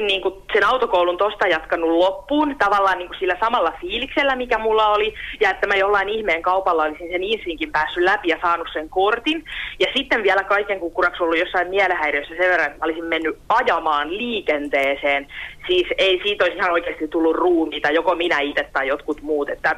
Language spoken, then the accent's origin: Finnish; Viiala, Pirkanmaa, Finland; mä oon Viialassa kotoisin siitä Tampereen kupeesta